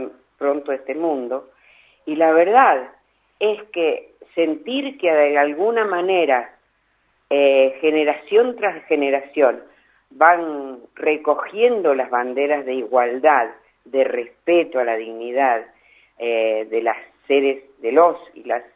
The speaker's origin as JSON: {"language": "Spanish", "country": "Argentina", "said": "en nuestra historia como pueblo argentino"}